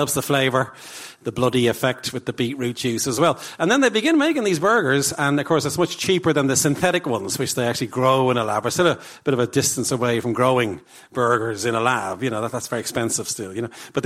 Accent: Ireland; I'm your cousin from Ireland.

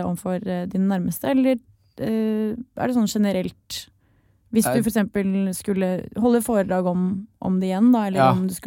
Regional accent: Southern Norway, Norway; Hare kår på Sørlandet der jeg vokste opp.

